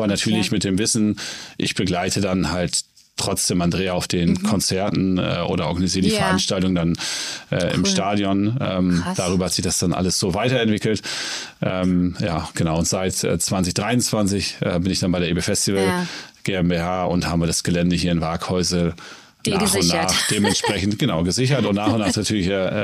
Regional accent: Lower Saxony, Germany; ich komme aus dem Norden, komme gar nicht aus dem Süden, hört man wahrscheinlich auch, auch ganz leicht. Mein Nachbar im Emsland

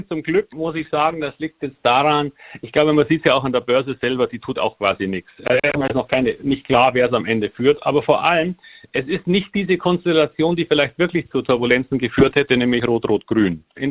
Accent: Munich, Bavaria, Germany; now in Hamburg, Germany; Und seit 10 Jahren lebe ich als Münchner, wie man hört, in Hamburg, ausschließlich von Aktien.

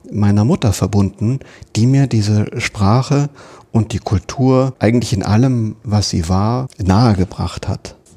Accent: Rendsburg, Schleswig-Holstein, Germany; now in Berlin, Germany; Aber das war nun meine Heimatstadt. Aber auch die See ist für mich, egal wo in der Welt, Heimat, weil ich geprägt bin durch Nord- und Ostsee.

